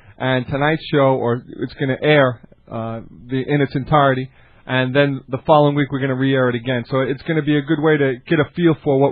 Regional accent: New York, United States; growing up on Long Island in the early 80s, when the Islanders were winning all those cups, all my friends, of course, were Islander fans.

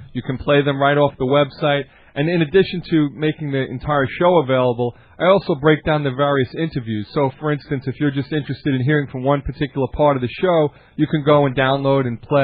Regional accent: New York, United States; growing up on Long Island in the early 80s, when the Islanders were winning all those cups, all my friends, of course, were Islander fans.

